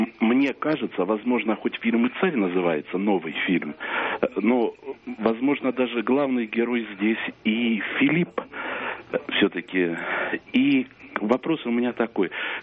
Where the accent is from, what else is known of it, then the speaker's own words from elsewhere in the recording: Stavropol, Stavropol Krai, Russia; я из Ставрополя.